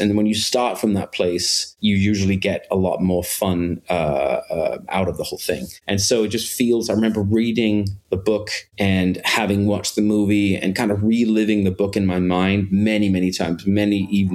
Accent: Denmark; I grew up in Denmark, and, I just have a distinct memory. I was 13 years old, when this movie came out

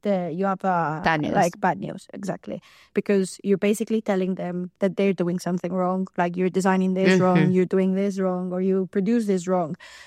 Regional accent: Barcelona, Catalonia, Spain; So I'm from Barcelona

